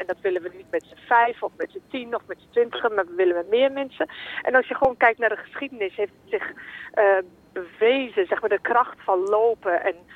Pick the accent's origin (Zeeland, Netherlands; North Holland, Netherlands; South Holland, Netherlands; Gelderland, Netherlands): Gelderland, Netherlands; Winterswijk; Ik kom uit Winterswijk, dus een dorp met best wel een grote Molukse gemeenschap.